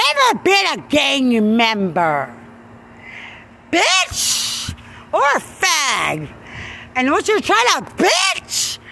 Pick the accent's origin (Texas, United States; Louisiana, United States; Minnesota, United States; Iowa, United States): Texas, United States; Lubbock; I'm from Lubbock, Texas.